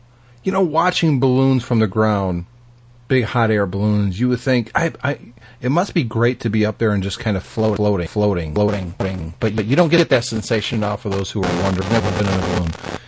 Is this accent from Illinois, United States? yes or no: no; Battle Creek, Michigan, United States; I mean, look, I'm from Battle Creek, Michigan. We had a balloon festival since the early 80s here.